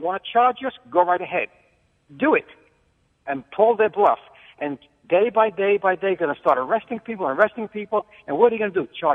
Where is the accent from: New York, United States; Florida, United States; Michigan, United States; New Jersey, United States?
New York, United States; Lindenhurst; I grew up in Lindenhurst.